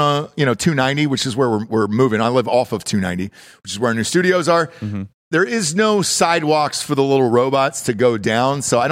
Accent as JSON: {"language": "English", "region": "Georgia", "country": "United States", "said": "I'm from Georgia originally"}